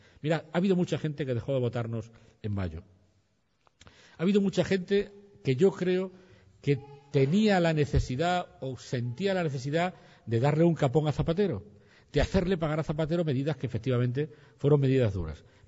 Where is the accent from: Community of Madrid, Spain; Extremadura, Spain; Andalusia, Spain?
Extremadura, Spain; Jaraíz; en mi pueblo, en Jaraíz, mi pueblo de origen